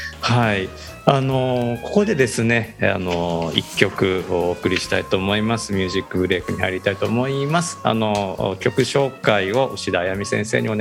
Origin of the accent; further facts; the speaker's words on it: Osaka, Japan; 僕も大阪出身なんですけど